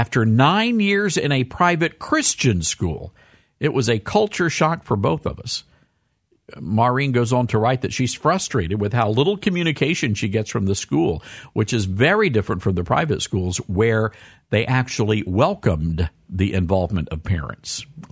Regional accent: Memphis, Tennessee, United States; So it's about an event happening in my hometown of Memphis, Tennessee.

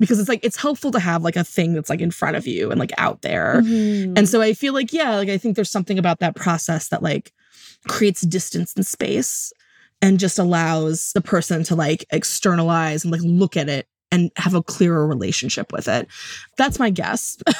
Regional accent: Wisconsin, United States; I'm from Wisconsin. Who the heck's the Jelly Man?

